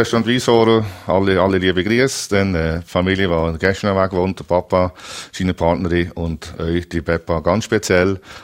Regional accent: Valais, Switzerland; born or raised there

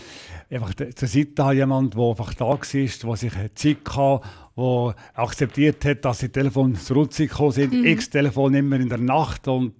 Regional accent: Bern, Switzerland; Bin damals als Berner, als erster Ausländer bei der Grenzschutzgruppe 9 gewesen

